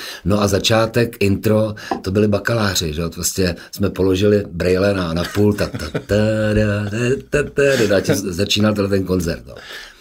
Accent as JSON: {"language": "Czech", "region": "Prague", "country": "Czechia", "lives_now": "Sázava, Czech Republic", "said": "Praha je plná náplav, tak já jsem se jako naopak jako Pražák odstěhoval na Humpolce, nebo přímo na Humpolce, ne, ale na Sázavu, kde je krásně"}